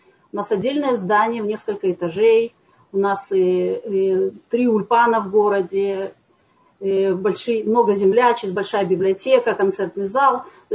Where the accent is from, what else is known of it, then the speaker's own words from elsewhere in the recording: Almaty, Kazakhstan; moved away as an adult; now in Haifa, Israel; И я приехала в Хайфу 25 лет назад, в апреле будет уже 25 лет. Я приехала из Казахстана, из Алматы. Я закончила там университет и после этого приехала сюда в кибуц. Полгода жила в кибуце, после этого переехала в Хайфу.